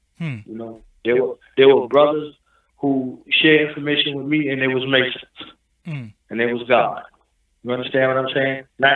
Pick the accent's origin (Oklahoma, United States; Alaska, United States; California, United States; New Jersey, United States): New Jersey, United States; Newark; I was in the military. Like, I mean, but I'm from Newark.